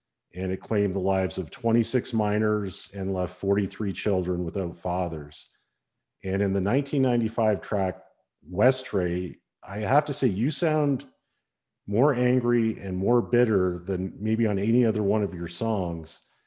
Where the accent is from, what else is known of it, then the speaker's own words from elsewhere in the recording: Hamilton, Ontario, Canada; When I was a kid, I grew up in Hamilton.